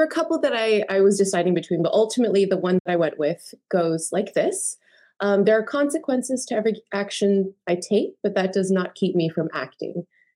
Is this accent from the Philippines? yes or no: yes; Philippines; moved away; I am an immigrant from the Philippines and the eldest daughter in my family.